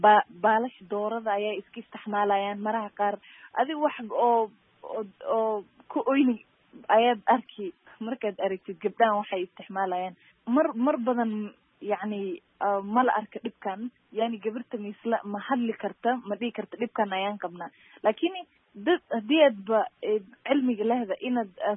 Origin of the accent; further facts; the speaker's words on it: Mandera, Mandera County, Kenya; waxaan ka imaaday dhinaca waqooyi bari qaasatan Mandera. Marka waxaa jiri jirtay markii aan yaray meeshan aan kusoo barbaaray